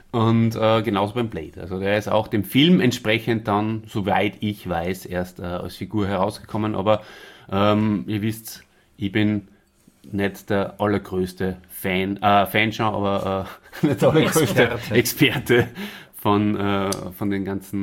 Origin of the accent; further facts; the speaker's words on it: Austria; wie man bei uns in Österreich sagt